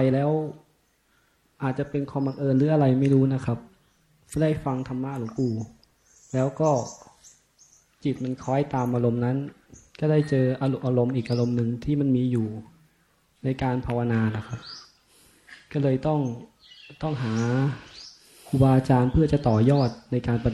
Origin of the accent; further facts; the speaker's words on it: Chai Nat, Thailand; เป็นอยู่จังหวัดชัยนาทครับ